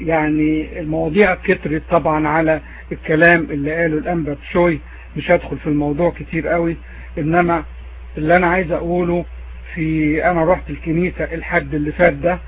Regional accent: Egypt; moved away; عند الأقباط عندنا في مصر، فكم بالحرق ان احنا موجودين هنا في بلاد المهجر.

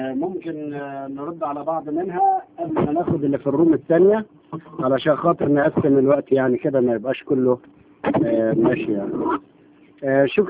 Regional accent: Egypt; لكن احنا اتربينا في مصر وسمعنا كده

